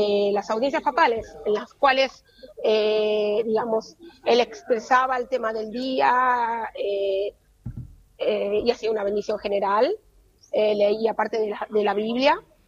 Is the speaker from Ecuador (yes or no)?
no; Buenos Aires, Argentina; moved away as an adult; now in Rome, Italy; Yo nací, soy porteña, nací en Belgrano hace muchos años y estoy aquí desde el 2001, vino un poquito antes de toda la revolución, en abril de 2001, que vivo en Roma.